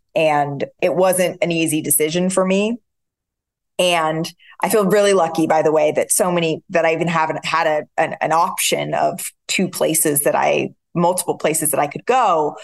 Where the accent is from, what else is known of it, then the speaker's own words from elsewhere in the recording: West Coast, United States; now in New York, United States; I had grown up on the West Coast, so New York was my Hollywood.